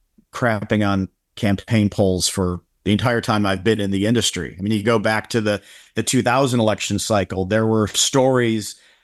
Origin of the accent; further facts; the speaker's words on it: Cleveland, Ohio, United States; But I'm from Cleveland originally, so it's kind of like going home.